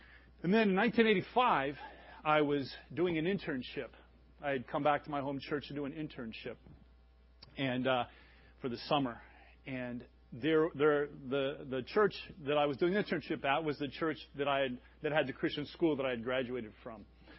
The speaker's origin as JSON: {"language": "English", "town": "Des Moines", "region": "Iowa", "country": "United States", "tie": "born or raised there", "said": "growing up in Des Moines, we have an inner city. It's not as big as Minneapolis's inner city, but it's an inner city. And it was the area of town where I was growing up."}